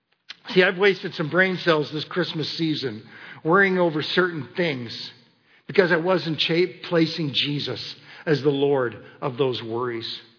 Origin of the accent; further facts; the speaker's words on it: Kitchener, Ontario, Canada; I grew up in Kitchener, Ontario